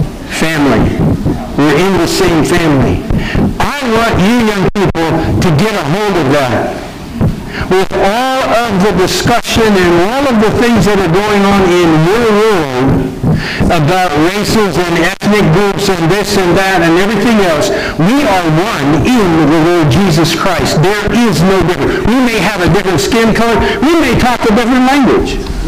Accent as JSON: {"language": "English", "region": "Kansas", "country": "United States", "said": "I come from Kansas, not from Minnesota. Not Paul doesn't, but … does. Come from Kansas, not from Minnesota. My background is more Dutch-German."}